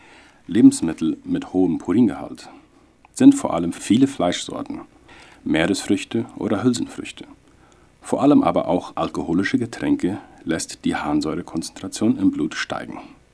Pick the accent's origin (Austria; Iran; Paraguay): Paraguay; Loma Plata, Boquerón; also born or lived in Germany; Ich komme aus Loma Plata und habe Medizin an der UNA in Asunción studiert.